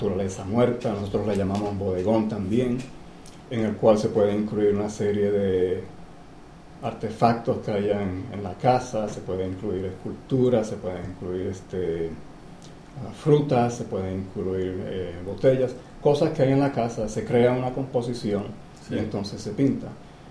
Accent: Puerto Rico; las tradiciones y el folclore de mi isla, de Puerto Rico, de donde yo vengo.

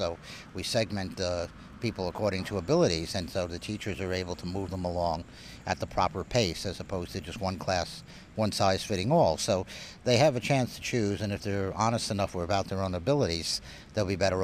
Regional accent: Ireland; Well, I mean, we're from Ireland.

